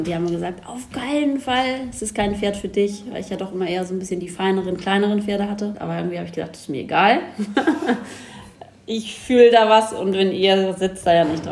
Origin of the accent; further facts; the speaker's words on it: Schleswig-Holstein, Germany; ich bin ja in der Nähe von Flensburg groß geworden